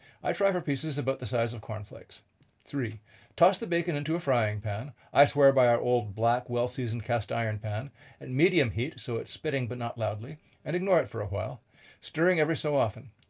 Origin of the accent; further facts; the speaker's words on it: Lebanon; but I grew up in Lebanon